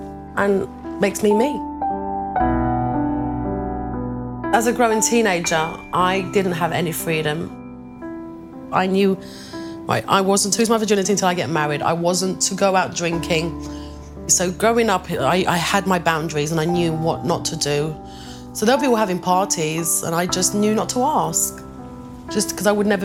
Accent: London, United Kingdom; I'm the eldest of five. We grew up in Northwest London. My parents are from Morocco. We used to go to Morocco every year.

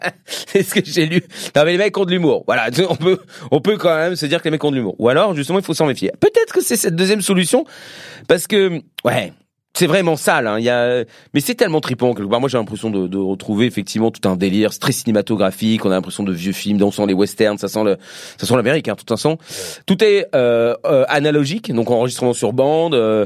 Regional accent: France; De toute façon, moi, je suis français, je comprends pas les paroles

